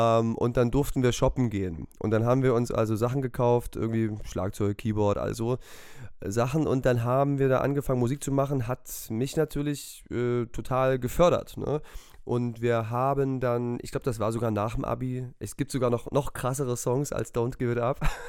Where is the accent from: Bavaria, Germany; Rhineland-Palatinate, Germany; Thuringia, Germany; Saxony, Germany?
Saxony, Germany; born or raised there